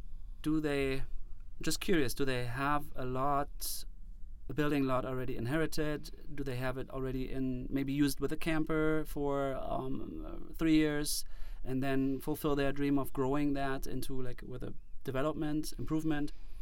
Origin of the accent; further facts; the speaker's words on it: Germany; I'm from Germany